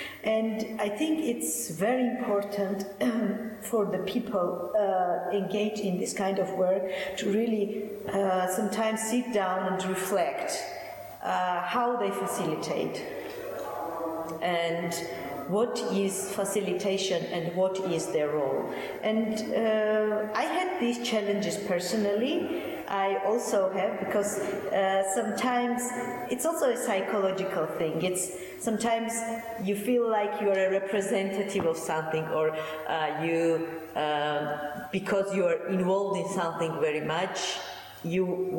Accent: Georgia; English is a second language; I am from Georgia and I work for a a local farmers organization there

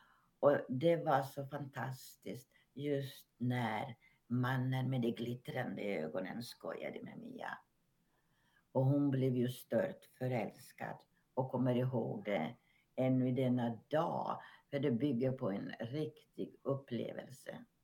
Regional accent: Finland; Jag kom från Finland

